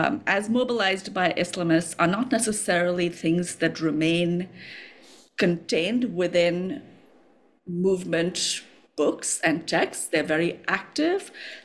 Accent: India; also born or lived in Egypt; And I am from India, but I spent about 5 years in Egypt.

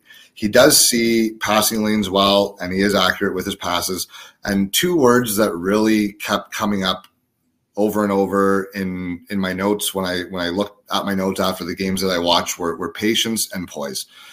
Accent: Miramichi, New Brunswick, Canada; born there; I was born in Miramichi, so I got to shout out my New Brunswickers when I get a chance.

